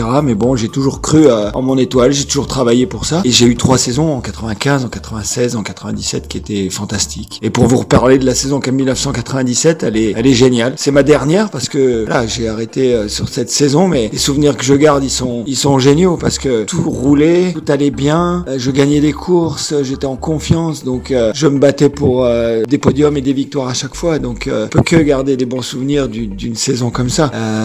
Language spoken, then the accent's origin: French; Serre-Chevalier, Provence-Alpes-Côte d'Azur, France; je suis né à Serre-Chevalier dans les Hautes-Alpes, une station de ski, donc mon père est moniteur de ski